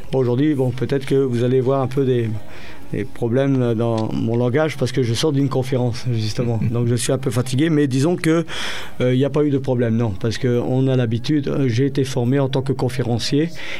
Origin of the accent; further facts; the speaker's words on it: Hauts-de-France, France; moved away as an adult; now in Cameroon; je viens de la France et dans la région de Lille, Dunkerque. Donc j'ai quitté la France pour venir en mission au Cameroun en 2007.